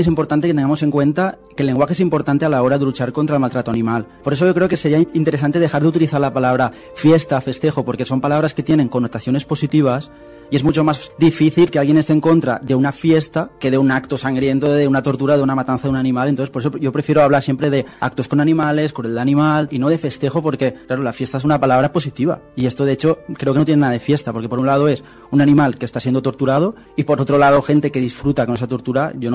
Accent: Tabernes de la Valldigna, Valencian Community, Spain; el caso de Tabernes de la Valldigna, de donde soy yo

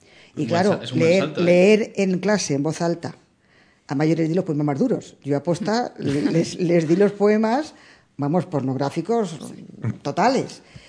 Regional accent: Tomelloso, Castilla-La Mancha, Spain; Yo actualmente, aunque soy de Tomelloso, actualmente tengo allí la casa y conozco más gente

